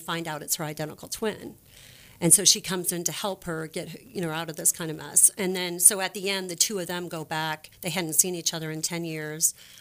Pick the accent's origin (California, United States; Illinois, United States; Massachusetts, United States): Illinois, United States; Chicago; born there; I wasn't born in Texas. I was born in Chicago, but I lived there for 30 years.